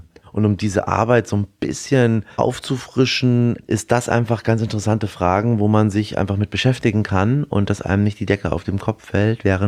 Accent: Erlangen, Bavaria, Germany; meine Eltern sind mit mir vor der Wende rüber und haben dann irgendwann 91 in Erlangen oder in Erlangen-Dexendorf bei Nürnberg die Seebachstuben übernommen. Und so bin ich eigentlich im Restaurant groß geworden

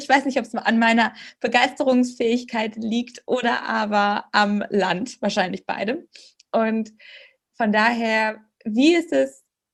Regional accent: Germany; also born or lived in Finland; die andere Seite der Medaille als Deutsche in Finnland.

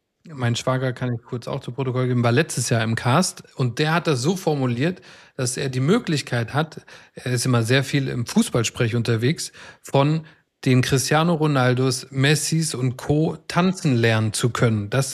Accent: Minden, North Rhine-Westphalia, Germany; Da wird heute in Minden auch noch viel drüber gesprochen, da wo ich herkomme.

